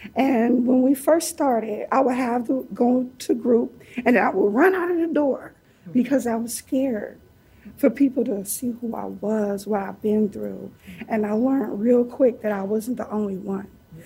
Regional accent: Detroit, Michigan, United States; I'm from Detroit. we don't think of stuff like that.

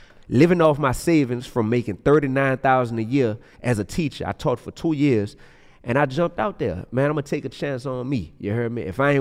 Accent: New Orleans, Louisiana, United States; So we grew up in New Orleans.

